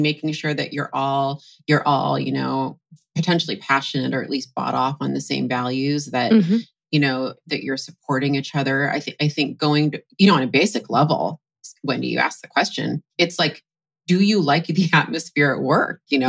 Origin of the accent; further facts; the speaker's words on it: Seattle, Washington, United States; And because I'm from Seattle, I just want to shout out, you know, REI and Patagonia are two Seattle companies